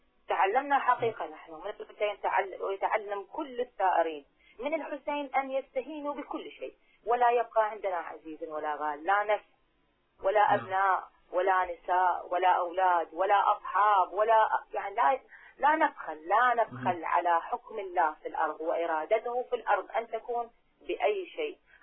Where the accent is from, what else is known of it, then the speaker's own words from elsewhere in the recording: Iraq; باعتبار أنا أيضا من العراق ونحن ذقنا الويلات والمرارات من هذا النظام